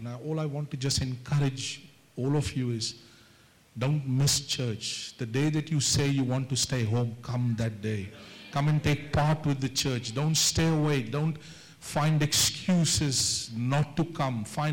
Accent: India; Sorry, I'm Indian. We do funny things sometimes.

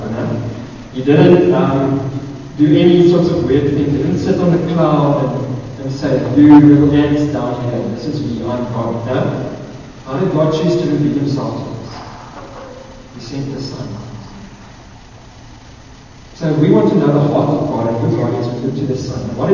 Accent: Secunda, Mpumalanga, South Africa; I come from Secunda, right?

